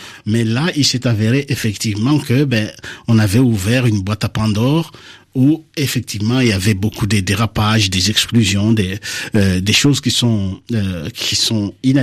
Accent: DR Congo; moi qui vous parle en tant que juif africain noir. J'ai des coutumes qui ont fait que j'ai grandi au Congo.

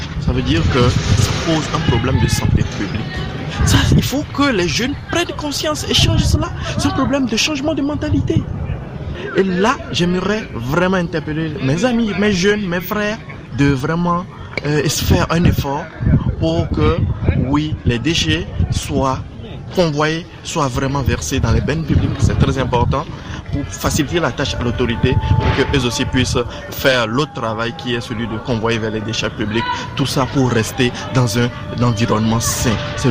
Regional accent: Togo; now in Niamey, Niger; je suis togolais vivant ici à Niamey au Niger.

